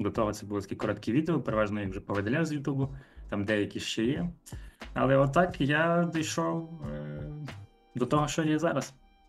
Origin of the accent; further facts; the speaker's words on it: Ivano-Frankivsk, Ivano-Frankivsk Oblast, Ukraine; мені 32 роки, я з Івано-Франківська.